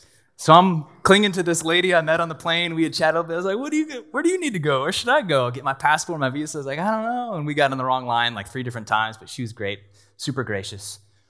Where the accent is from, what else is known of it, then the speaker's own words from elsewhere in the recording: United States; all my differences to the average onlooker make it obvious that I'm an American, right? My passport says it, my appearance says it, my demeanor says it